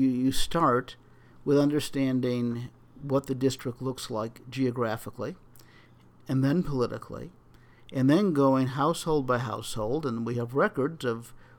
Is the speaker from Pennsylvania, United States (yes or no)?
yes; Pennsylvania, United States; I'm from Pennsylvania. We have a system where we have a state legislature, a state senate.